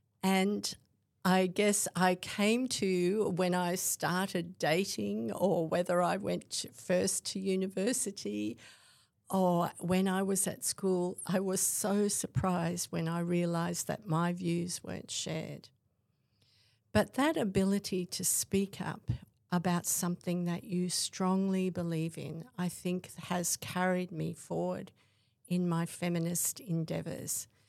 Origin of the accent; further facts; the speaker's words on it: Townsville, Queensland, Australia; I grew up in Townsville in the 1960s, the only child of two parents who absolutely were passionate about social justice and the arts, and particularly